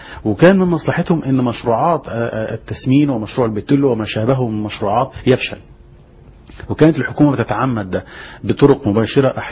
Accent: Egypt; عندنا في مصر

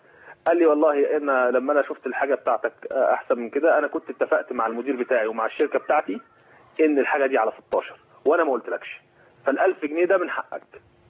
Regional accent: Egypt; عندنا في مصر معروف اللي احنا بنسميها حلاوه المولد

